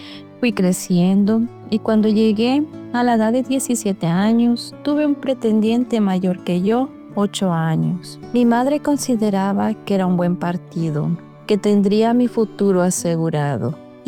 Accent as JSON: {"language": "Spanish", "country": "Mexico", "tie": "born there", "said": "Nací en México en una familia católica. Soy la mayor de 6 hermanos."}